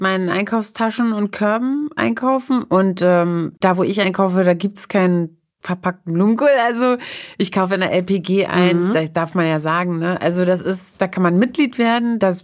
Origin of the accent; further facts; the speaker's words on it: East Germany, Germany; moved away; als ich bin aus dem Osten abgehauen und das Tollste fand ich, dass es alles gibt auf einmal im Westen.